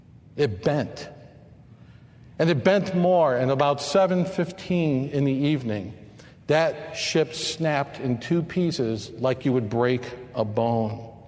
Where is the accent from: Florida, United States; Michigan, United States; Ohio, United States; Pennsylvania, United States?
Michigan, United States; I'm from Michigan, and Michigan has a world-famous story about a storm.